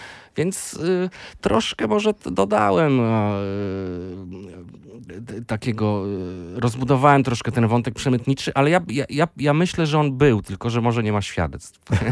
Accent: Gdynia, Pomeranian Voivodeship, Poland; bo ja sam, mimo że w Gdyni się wychowałem, tak bardzo ją lubię

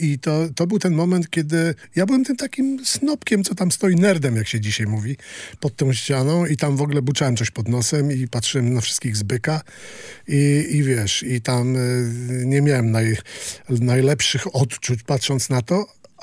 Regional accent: Gdańsk, Pomeranian Voivodeship, Poland; ja wychowywałem się na Przymorzu

